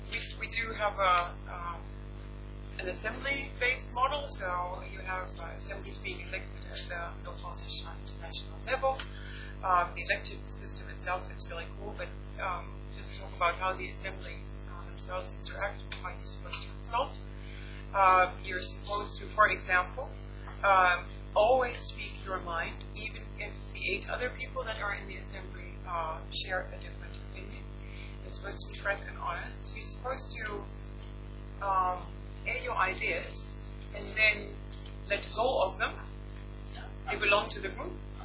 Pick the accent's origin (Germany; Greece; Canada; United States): Germany; English is a second language; now in United Kingdom; as you know, I come from Germany